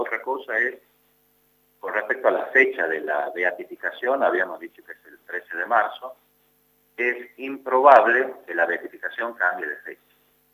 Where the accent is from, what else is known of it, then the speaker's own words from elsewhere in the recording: Catamarca, Argentina; que como catamarqueños, como pueblo argentino también